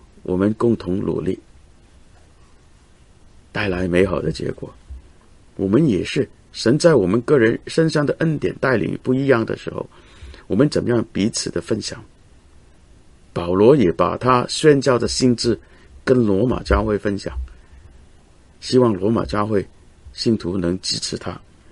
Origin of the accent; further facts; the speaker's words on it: Hong Kong; 我来自香港，我看见香港的情况很心疼